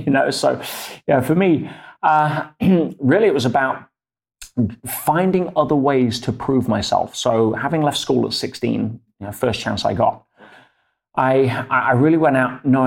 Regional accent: Leicester, East Midlands, United Kingdom; In England, yes. My hometown in Leicester. Very unremarkable until we got more known for winning the Premiership football.

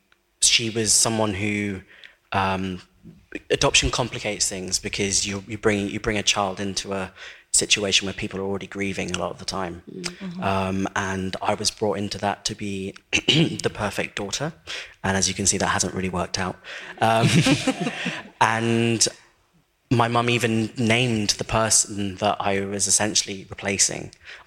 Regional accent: Paraguay; because I'm also from South America and from Paraguay and I was adopted.

